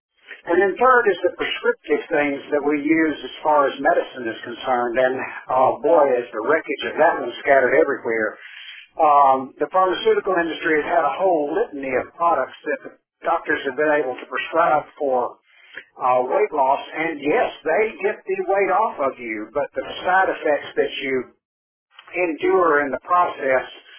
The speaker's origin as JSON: {"language": "English", "region": "Tennessee", "country": "United States", "accent": "southern", "said": "And I happen to know the statistic for Tennessee since I'm from Tennessee."}